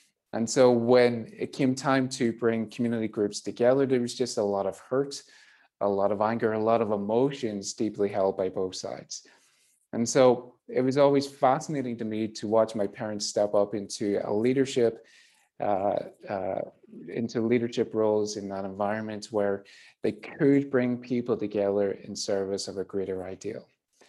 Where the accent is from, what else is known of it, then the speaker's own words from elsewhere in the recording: Ireland; now in California, United States; I'm an Irish native. I'm based here in California in Silicon Valley. I've been here for about 10 years or so, but I grew up in Ireland. I grew up in Ireland at a time where it's not exactly like it was today.